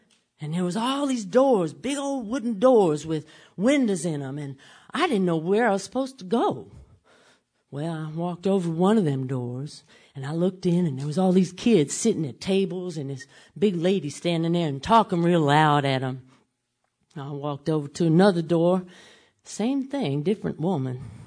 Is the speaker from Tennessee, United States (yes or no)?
yes; Memphis, Tennessee, United States; "Hi, y'all. … And I'm from Memphis, Tennessee."